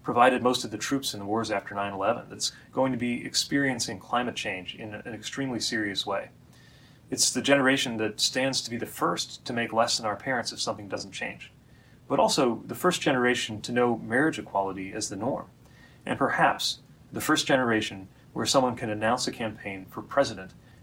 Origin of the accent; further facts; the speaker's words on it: Indiana, United States; I know what this kind of representation means and how much it matters, partly because I grew up in Indiana.